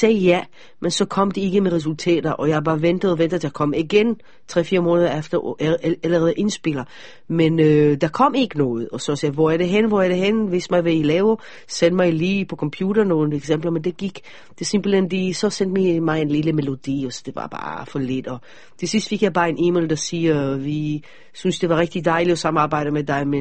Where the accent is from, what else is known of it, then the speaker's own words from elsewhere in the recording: Israel; Så jeg må ikke sige, at jeg kommer fra Israel.